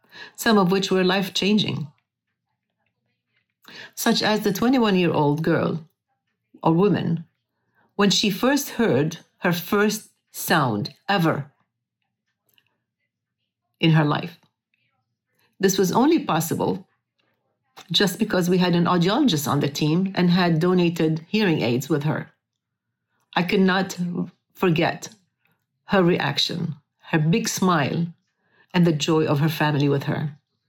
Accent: Lebanon; moved away as an adult; now in United States; I grew up in Lebanon, and I moved to the United States after I graduated from the American University of Beirut with a bachelor's degree of nursing.

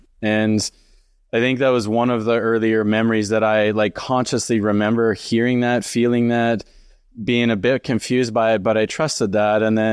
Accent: Alberta, Canada; growing up in Alberta and you drive all over the place, all over the province and in the winter and in the snow and the cold.

